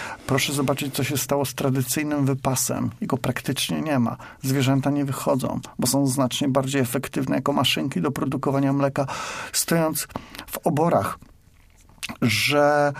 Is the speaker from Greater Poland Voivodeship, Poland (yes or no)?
yes; Wolsztyn, Greater Poland Voivodeship, Poland; jak byłem dzieckiem i dorastałem w okolicach Wolsztyna.